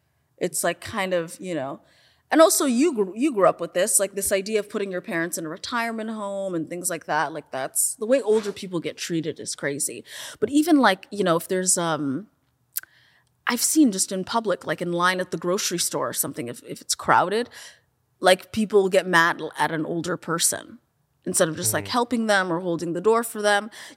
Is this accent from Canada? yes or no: yes; Canada; then I take tons of things from having been born and raised in Canada.